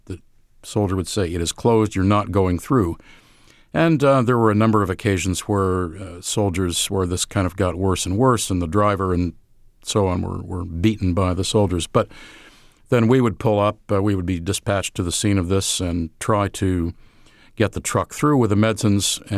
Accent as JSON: {"language": "English", "country": "United States", "accent": "American", "said": "because of my American accent."}